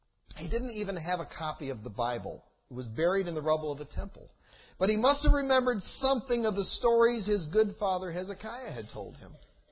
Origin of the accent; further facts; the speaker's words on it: Michigan, United States; Her funeral was held in the church where I grew up in Michigan.